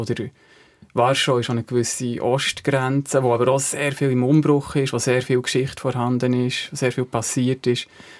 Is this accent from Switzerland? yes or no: yes; Switzerland; wir sind ja Schweizer, wir leben hier